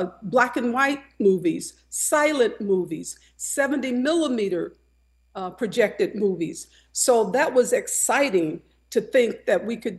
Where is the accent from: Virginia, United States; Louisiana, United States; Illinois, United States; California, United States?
Illinois, United States; Urbana; born there; I was born in Urbana, Illinois.